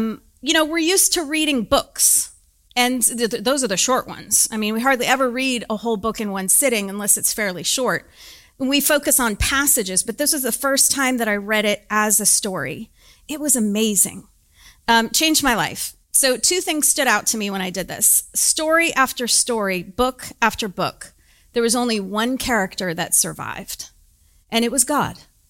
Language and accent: English; Albany, Oregon, United States; now in Dallas, United States; So what happens is let's say you move to Dallas, but you're not from here. So I'm not from here. I'm from Oregon originally.